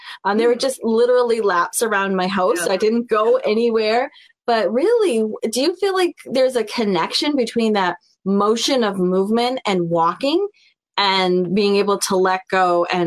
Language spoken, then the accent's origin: English; New England, United States; I was telling Erin before we went live, like, you know, I'm from New England. We don't say anything right.